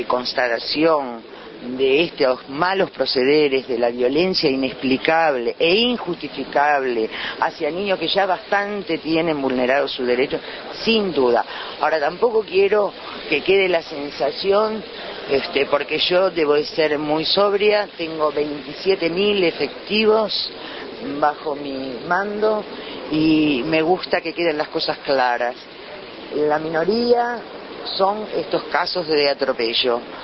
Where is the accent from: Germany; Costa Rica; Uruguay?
Uruguay; soy una ciudadana uruguaya